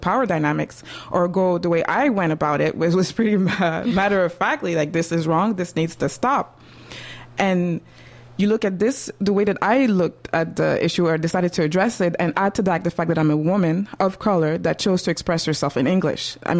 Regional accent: Montreal, Quebec, Canada; I was born and raised in Montreal. As I was previously mentioned, I am of Haitian origins, and contrary to what came out, I am really from Montreal.

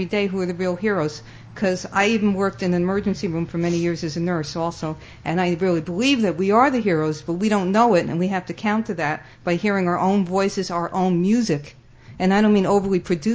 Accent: Hudson, New York, United States; All right. Hi … actually I'm coming from Hudson, New York.

